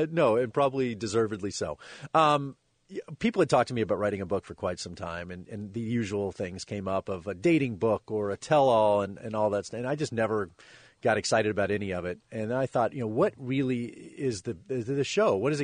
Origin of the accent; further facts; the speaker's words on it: Dallas, Texas, United States; also born or lived in Oklahoma City; So I'm from Texas, and so I went to Austin and then Dallas where I grew up and then Oklahoma City where I went to school